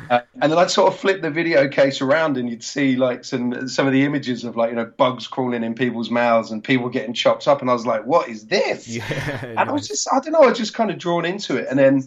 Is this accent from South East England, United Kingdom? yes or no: no; Edmonton, London, United Kingdom; So I'm originally from Enfield in North London, in a little town called Edmonton.